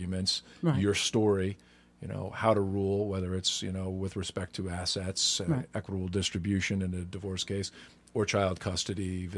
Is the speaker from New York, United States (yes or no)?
yes; New York, United States; Well, I grew up in Dutchess County, just outside of Poughkeepsie, which is, you know, roughly an hour and 15 minutes or so north of the city.